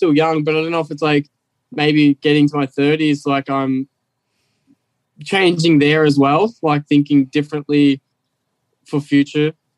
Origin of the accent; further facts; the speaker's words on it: Australia; Yeah, I came from Australia, motorcycle. I left school at 15 years old and I was a welder.